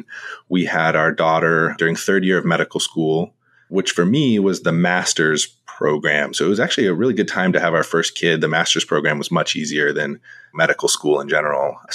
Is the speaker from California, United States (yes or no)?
yes; California, United States; My wife is from California. I'm from California.